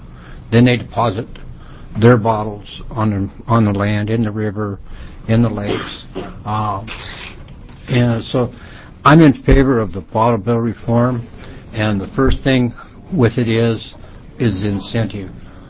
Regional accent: Mill City, Oregon, United States; I'm from Mill City, Oregon

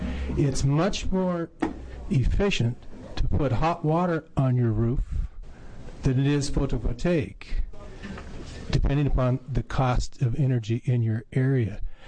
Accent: Forest Grove, Oregon, United States; from Forest Grove

